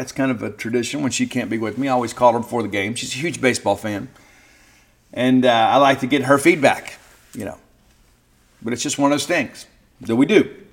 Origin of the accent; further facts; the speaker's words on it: Mississippi, United States; I'm from South Mississippi. I'm required to get ranch dressing on my salad. And so it is a tenet of being from the 601 that you have to use ranch dressing on everything.